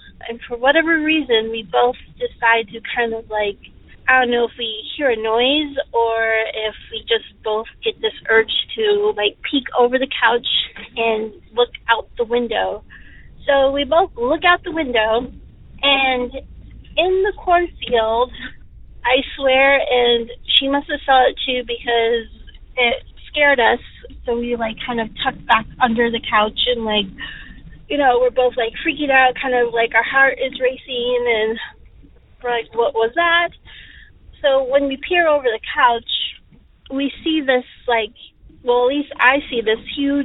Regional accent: Oregon, United States; I'm from Eastern Oregon

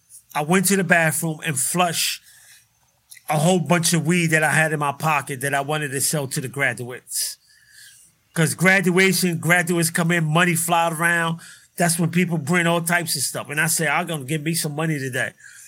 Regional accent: New York, United States; I asked her, you know, I'm from New York.

